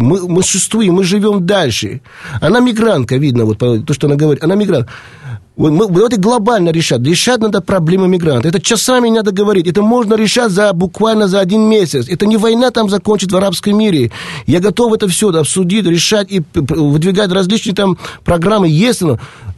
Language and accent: Russian; Tajikistan; Я горжусь Таджикистаном, потому что я таджик по национальности.